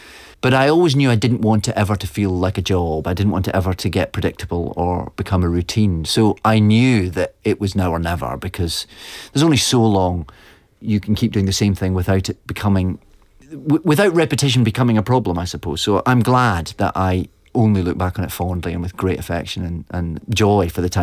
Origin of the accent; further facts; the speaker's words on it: Scotland, United Kingdom; growing up in Scotland under Thatcher